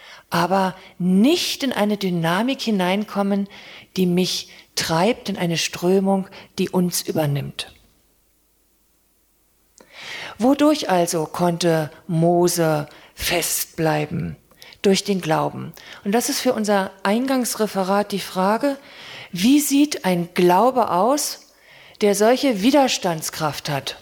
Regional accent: Poland; Aber als Pole meine ich, dass da etwas dran ist

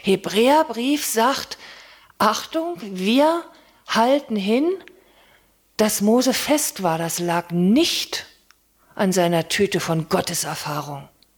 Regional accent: Poland; Aber als Pole meine ich, dass da etwas dran ist

